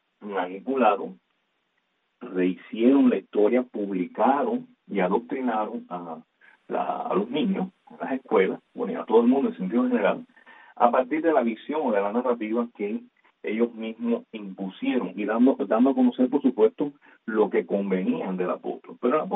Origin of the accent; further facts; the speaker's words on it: Camagüey, Cuba; Nací en La Habana, pero de un año mis padres me llevaron para Camagüey, es decir que allí crecí, allí me casé, allí fui a la escuela, a la iglesia, de manera que soy camagüeyano. Quizás no principeño, pero soy camagüeyano en condición y en convicción